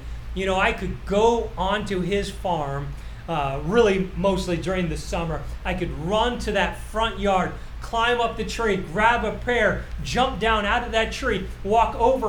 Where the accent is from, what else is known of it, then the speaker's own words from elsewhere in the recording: Canada; Can I just suggest to you, as a Canadian marrying an American, there's challenges just in that dynamic.